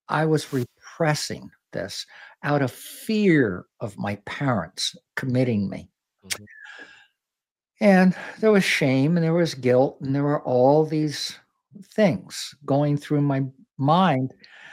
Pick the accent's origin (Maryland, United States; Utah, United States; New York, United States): New York, United States; Fishkill; born or raised there